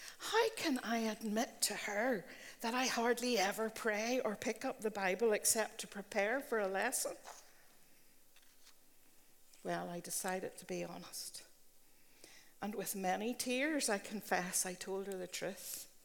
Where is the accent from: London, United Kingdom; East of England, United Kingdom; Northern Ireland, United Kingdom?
Northern Ireland, United Kingdom; Now, we might argue that as Northern Irish, down-to-earth women, we've not been taken in by such a lie.